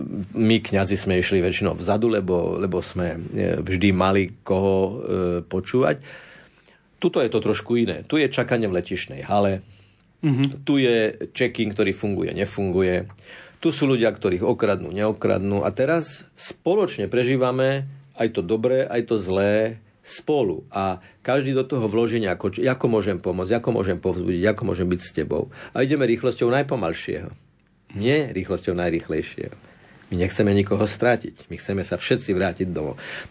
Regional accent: Bratislava, Bratislava Region, Slovakia; Ja tiež nehovorím, že som od Viedne, ale poviem, že som z Bratislavy.

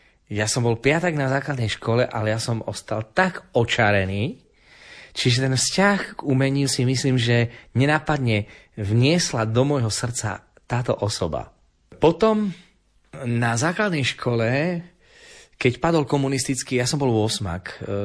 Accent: Spišské Podhradie, Prešov Region, Slovakia; pochádzam zo Spišského podhradia, ktoré je zapísané do svetového dedičstva a je to vlastne jedno z prvých lokalít na Slovensku, prvých troch lokalít.

